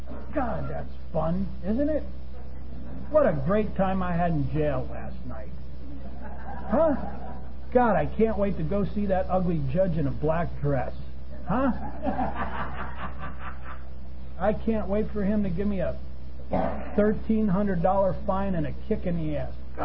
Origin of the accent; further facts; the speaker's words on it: Poughkeepsie, New York, United States; now in San Jose, United States; And when I left, and when I drove out of the city of Poughkeepsie, New York, I knew right then and there I would never go back. You see, because Poughkeepsie is not my home anymore.